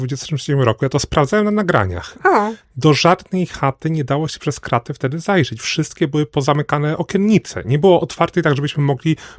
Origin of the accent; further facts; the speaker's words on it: Głogów Małopolski, Subcarpathian Voivodeship, Poland; to są w ogóle moje rodzinne strony. Pochodzę, jak już wiecie, z wielkiej metropolii Głogowa Małopolskiego, który był największym renesansowym miastem w Polsce